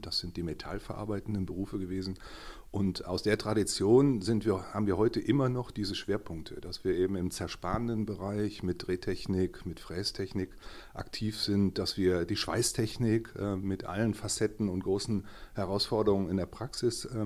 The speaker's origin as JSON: {"language": "German", "town": "Lüttringhausen", "region": "North Rhine-Westphalia", "country": "Germany", "tie": "born or raised there", "also_born_or_lived": "Hückeswagen", "said": "Ich bin ein bergisches Gewächs, in Hückeswagen geboren, als es dort noch eine Geburtsabteilung und ein Krankenhaus gab. In Lüttringhausen aufgewachsen, an der Stiftung Tannenhof."}